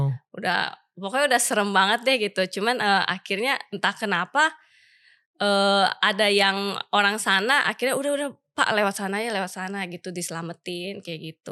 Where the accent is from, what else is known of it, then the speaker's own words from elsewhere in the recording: Jakarta, Indonesia; also born or lived in Ambon; di situ akhirnya aku gede di Jakarta.